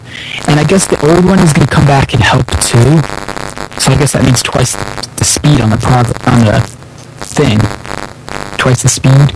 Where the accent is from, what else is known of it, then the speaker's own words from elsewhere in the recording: United States; Like, I'm American, so sometimes Phil's accent was difficult to understand.